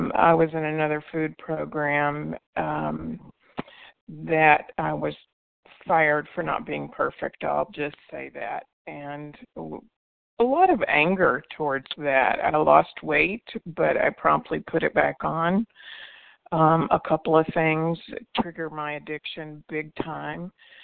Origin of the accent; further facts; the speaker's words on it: Lexington, Kentucky, United States; I'm from Lexington, Kentucky. I live part-time in the East Bay in California, but part-time here as well, so I'm in Kentucky.